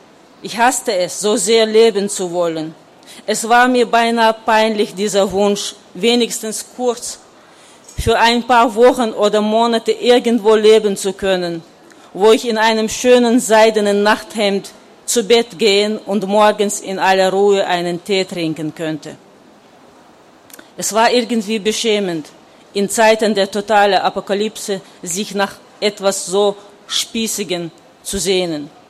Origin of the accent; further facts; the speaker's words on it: Chechnya, Russia; first language Chechen; German is a second language; Das Schwierigste ist, anzufangen, auf Deutsch zu schreiben, also in eine fremde Sprache zu schreiben. Ich habe am Anfang immer auf Tschetschenisch geda